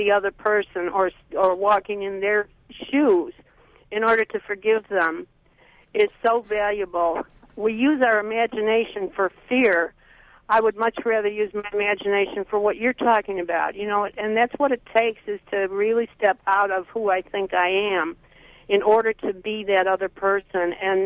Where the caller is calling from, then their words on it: Sarasota, Florida, United States; I'm a retired lady in Sarasota.